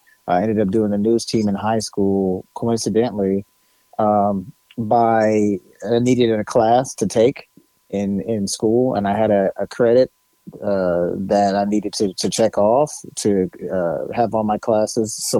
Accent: Indianapolis, Indiana, United States; also born or lived in Mishawaka; So I grew up, born and bred in Indianapolis, Indiana. I was actually born in Mishawaka, which is northern Indiana, in the hospital there in Mishawaka.

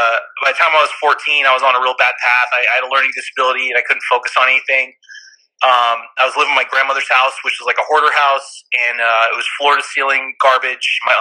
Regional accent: Humboldt County, California, United States; Because I grew up in Humboldt County. It's the pot capital of the nation.

